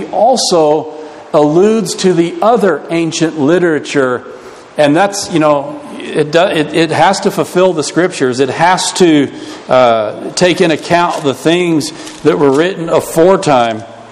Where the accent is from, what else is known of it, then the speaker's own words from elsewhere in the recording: United States; That's one thing that I, as an American living today, love about the gospel's beginning